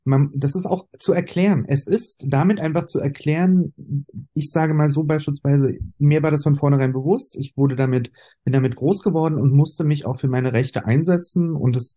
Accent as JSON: {"language": "German", "region": "Berlin", "country": "Germany", "tie": "born or raised there", "said": "Als Berliner Urgestein bin ich sehr, sehr schnell in eine queere Richtung politisiert worden."}